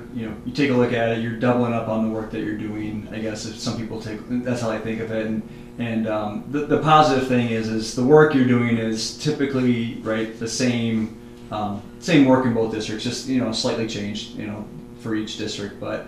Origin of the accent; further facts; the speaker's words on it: Sumner, United States; I grew up in Sumner, a little bit closer